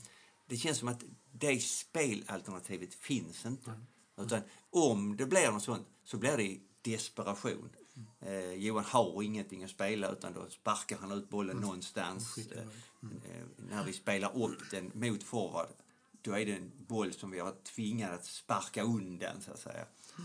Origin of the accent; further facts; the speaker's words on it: Skåne, Sweden; accent: Scanian; Jag ska försöka att göra min skånska lite mer förståelig.